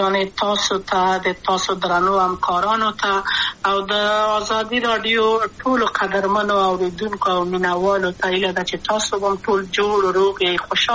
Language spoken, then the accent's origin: Pashto; Kabul, Afghanistan; also born or lived in Wardak; زه خو اصلا د وردګو ولایت یم، د پلار مې د وردګو ولایت ته خلیګنسه کې دلې د کابل په تختپل سیمه کې یم او لویا شویم کابل کې